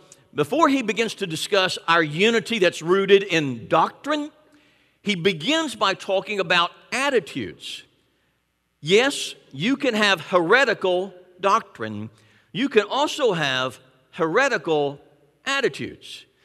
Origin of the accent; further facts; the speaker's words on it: Columbia, Tennessee, United States; My hometown of Columbia, Tennessee, which, as everyone knows, is the mule capital of the world.